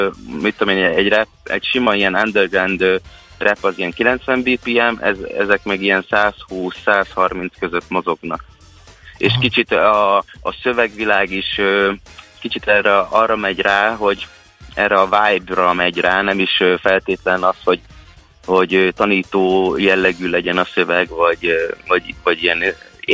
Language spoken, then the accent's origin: Hungarian; Vámosmikola, Pest, Hungary; Én egy Vámos Mikolai gyerek vagyok